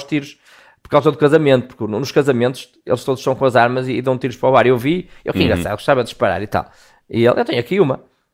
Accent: Portugal; faço um clique e deixo de pensar e sou português e cá estou com as minhas coisas.

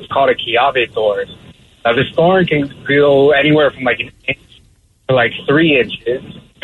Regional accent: Hawaii, United States; So I grew up in Hawaii, and one day a bunch of buddies and I were walking on the beach.

